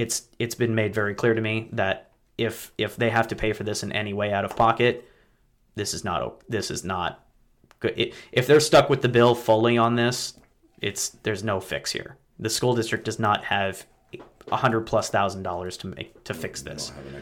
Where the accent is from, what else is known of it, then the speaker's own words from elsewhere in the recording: Postville, Iowa, United States; And I'm from Postville.